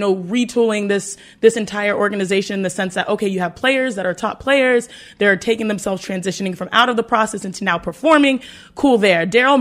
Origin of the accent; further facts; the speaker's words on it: Houston, Texas, United States; my hometown in Houston, Texas has a new head coach